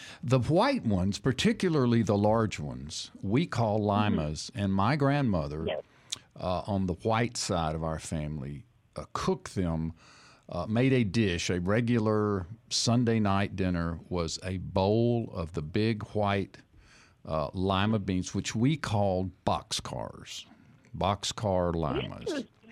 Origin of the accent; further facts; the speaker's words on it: Mississippi, United States; We grew up in Stone County down in South Mississippi. I did live in Northeast Mississippi through my high school and beginning of college years, 65 to about 72.